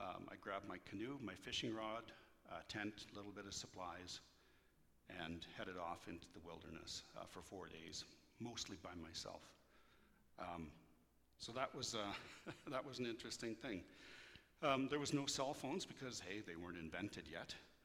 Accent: Nova Scotia, Canada; born there; also born or lived in France / Germany; I was born in Nova Scotia, and my father served in the Royal Canadian Air Force.

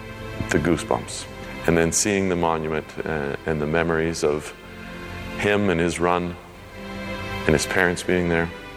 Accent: Niagara Falls, Ontario, Canada; The day after, he came to Niagara Falls, my hometown.

